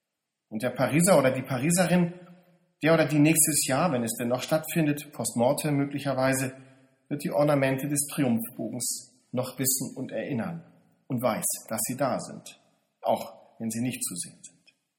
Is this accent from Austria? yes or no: no; Lübeck, Schleswig-Holstein, Germany; In meiner Heimatstadt Lübeck gibt es ein ganz wunderbares Museum